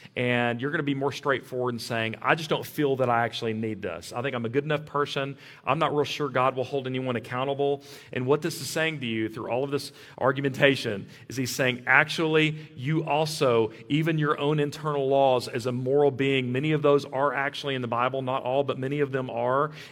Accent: Texas, United States; The fact is I was raised in the Permian Basin, and I've lived here in Midland

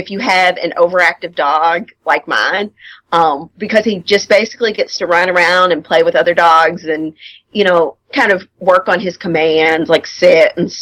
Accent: Louisville, Kentucky, United States; I'm born and raised in Louisville. I ventured out to go to college. I went to Western Kentucky University.

